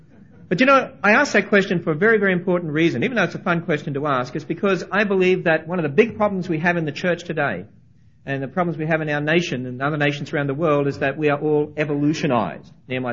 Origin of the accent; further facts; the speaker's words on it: Australia; just humor me for a moment, being an Australian